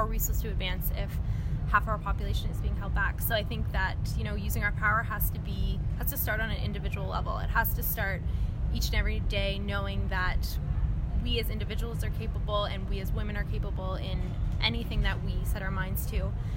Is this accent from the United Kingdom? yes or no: no; Canada; being a Canadian, we've grown up in such a society, and we're so blessed that we live in a place that gender parity is something that is, you know, always at the forefront.